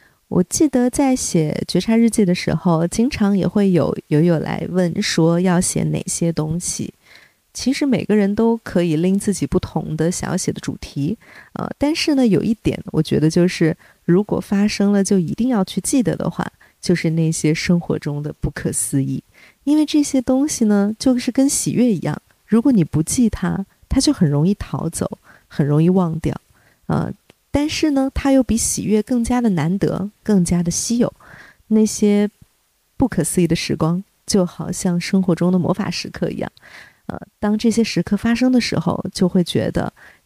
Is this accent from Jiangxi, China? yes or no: yes; Nanchang, Jiangxi, China; 我是南昌人嘛，经常听我们节目的朋友是知道的